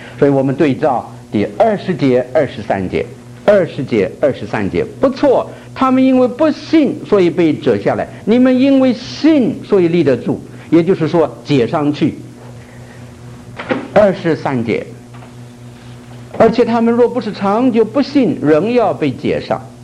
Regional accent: North China, China; 在我的家乡华北，这个有一种树叫做酸楂，

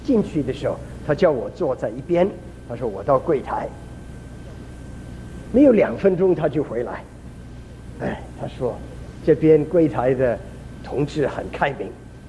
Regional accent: Kaifeng, Henan, China; moved away; 就想起我小的时候在河南开封跟小朋友一起玩，听到鸟声，看到树花，都是北方我很熟悉的。

